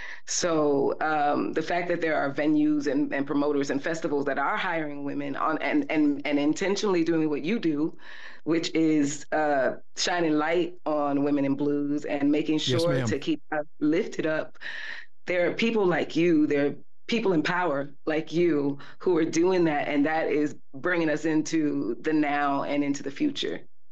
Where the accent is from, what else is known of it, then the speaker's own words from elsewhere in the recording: Miami, Florida, United States; We're both from Miami. Well, he's raised in Miami. We're both raised in Miami, and we connect with that.